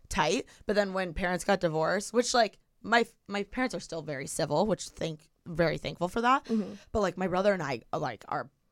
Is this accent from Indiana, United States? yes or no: yes; Bloomington, Indiana, United States; now in Los Angeles, United States; So I'm from Bloomington. Okay. Indiana, where IU is.